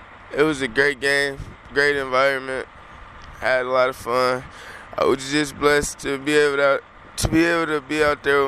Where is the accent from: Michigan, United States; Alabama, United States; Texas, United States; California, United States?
Michigan, United States; Detroit; I'm from Detroit, Michigan.